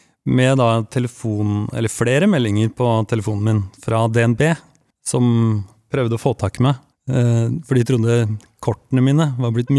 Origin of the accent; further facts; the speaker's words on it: Langesund, Telemark, Norway; Så, og jeg er jo også fra, jeg er fra Langesund